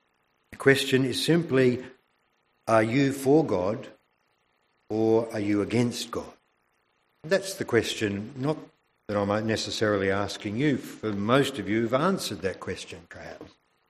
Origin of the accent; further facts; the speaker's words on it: South Australia, Australia; that I come from South Australia